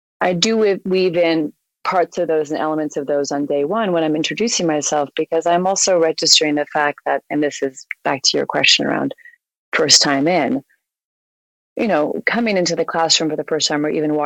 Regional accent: Connecticut, United States; I grew up outside of New York in Connecticut

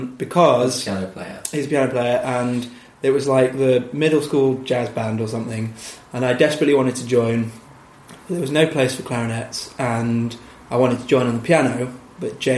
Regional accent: Manchester, North West England, United Kingdom; I'm from Manchester, which is how we know each other, right?

